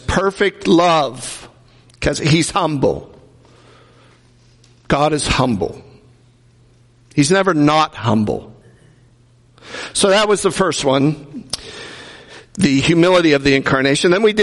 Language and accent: English; the North, United States; I'm a Northerner, always have been a Northerner, but I like y'all.